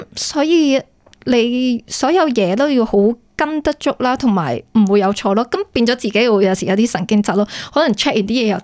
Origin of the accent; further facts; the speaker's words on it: Hong Kong; 佢哋将佢哋嘅民族嘅嘢咧就 apply 喺我哋香港人嘅身上